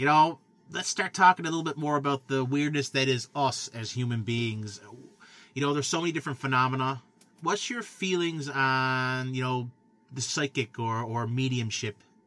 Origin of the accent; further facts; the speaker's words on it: Canada; We're both from Canada. This has got to happen.